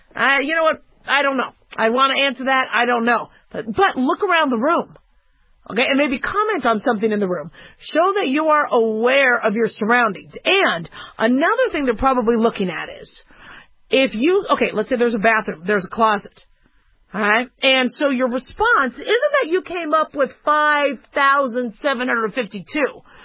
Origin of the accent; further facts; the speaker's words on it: Las Vegas, Nevada, United States; Okay, so, I'm from Vegas.